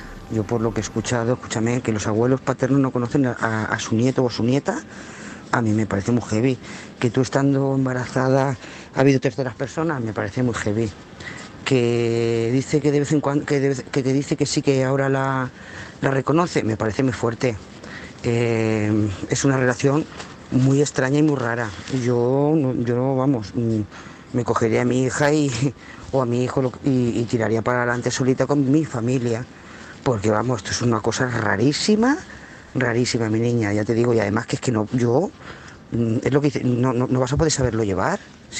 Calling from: Lloret de Mar, Catalonia, Spain; de Lloret de Mar.

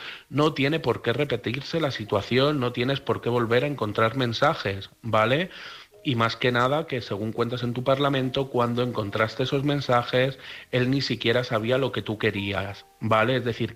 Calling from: Madrid, Community of Madrid, Spain; de Madrid

